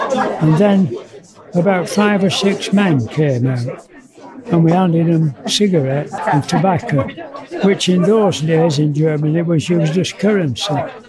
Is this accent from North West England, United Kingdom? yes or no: yes; Oldham, North West England, United Kingdom; I come from Oldham in Lancashire.